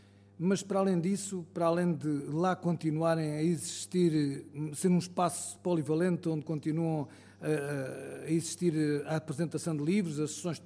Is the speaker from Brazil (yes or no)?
no; Alentejo, Portugal; ao longo da minha vida, que já vai longa, enquanto alentejano, poder participar na Casa do Alentejo como sócio.